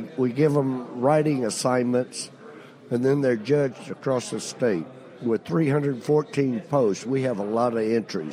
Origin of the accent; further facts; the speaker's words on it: Salado, Texas, United States; Salado, Texas, right just north of Austin, 50 miles. Small community. There's 22 of us in the graduating class.